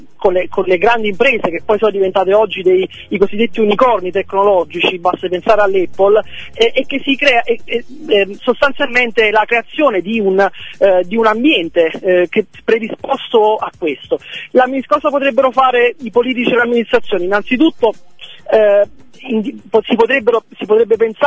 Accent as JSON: {"language": "Italian", "town": "Salerno", "region": "Campania", "country": "Italy", "said": "da salernitano che si occupa di comunicazione d'impresa"}